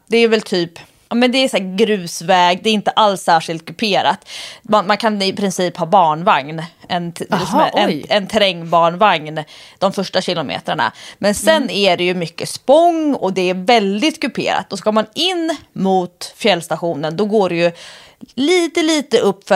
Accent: Stockholm, Stockholm County, Sweden; som stockholmare som inte är van vid de här smala vattendragen

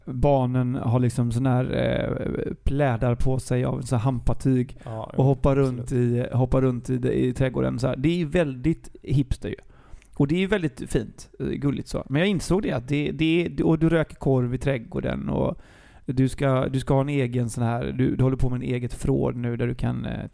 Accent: Gothenburg, Västra Götaland County, Sweden; för i och med att jag är från GBG

